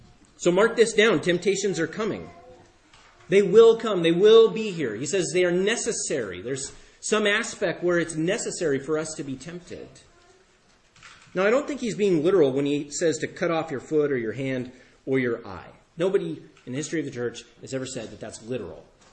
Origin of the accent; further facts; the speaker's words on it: Washington, United States; I think most of you know I'm from the Tri-Cities.